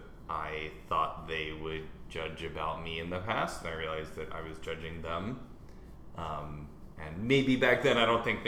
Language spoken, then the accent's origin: English; United States; the stereotype I had as American growing up was the Republic very undereducated, very religious oriented.